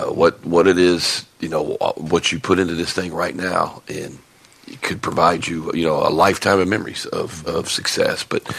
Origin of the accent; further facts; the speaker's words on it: Illinois, United States; I know I grew up in Illinois, and you had. Holiday tournaments were huge in the state of Illinois.